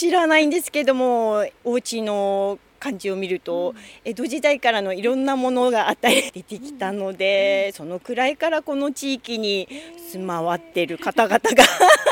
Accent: Fujisawa, Kanagawa, Japan; 藤沢生まれ藤沢育ちの

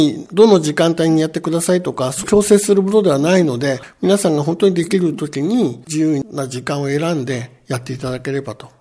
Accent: Ishinomaki, Miyagi, Japan; 私はまあ先ほど言いましたように宮城県篠巻の出身なので、被災した人たちのそういうお話も聞いてきて

